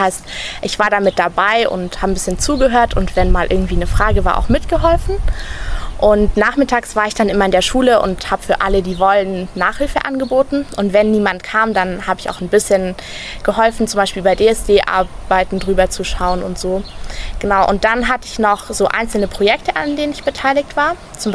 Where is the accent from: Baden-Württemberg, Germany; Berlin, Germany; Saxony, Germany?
Baden-Württemberg, Germany; Also aufgewachsen bin ich in Deutschland. Ich bin in Süddeutschland geboren, genauer gesagt in Baden-Württemberg. Das liegt ganz im Südwesten von Deutschland. Und ich habe immer in einem vergleichsweise kleinen Dorf gewohnt.